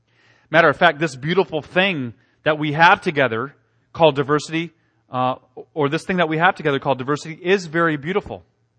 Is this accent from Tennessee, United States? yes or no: no; Ohio, United States; I'm a hillbilly from Southern Ohio, right?